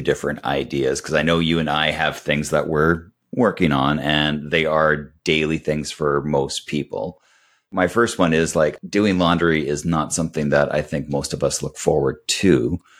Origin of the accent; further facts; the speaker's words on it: Canada; it's Winnipeg. It is like minus 40. Yeah. I'm Canadian.